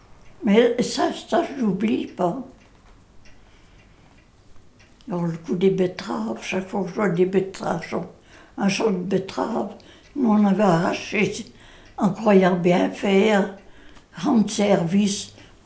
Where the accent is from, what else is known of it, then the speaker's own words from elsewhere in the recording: Auvergne-Rhône-Alpes, France; C'est ce qu'on disait chez nous, en Savoie.